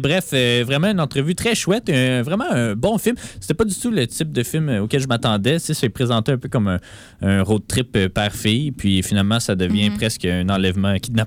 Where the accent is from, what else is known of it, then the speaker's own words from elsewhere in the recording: Quebec, Canada; pas parce que je suis québécois que j'aime le hockey